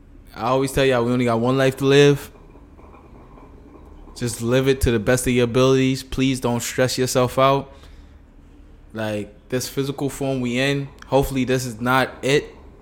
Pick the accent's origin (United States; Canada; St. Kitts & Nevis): St. Kitts & Nevis; moved away; me growing up in the Caribbean, I could speak to the sea level rising because, I want to say I left St. Kitts around 2006, and the first time I went back was 2016.